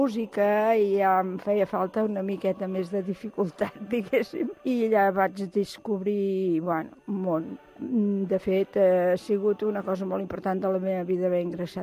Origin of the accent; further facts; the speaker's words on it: Barcelona, Catalonia, Spain; born there; Vaig néixer a Barcelona l'any 41, tinc 70 anys.